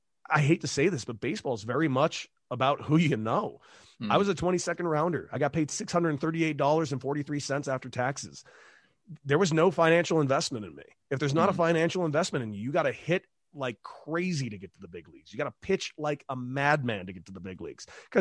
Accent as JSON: {"language": "English", "town": "Santa Monica", "region": "California", "country": "United States", "tie": "born or raised there", "said": "I grew up in Santa Monica, California, and it's a very Jewish community."}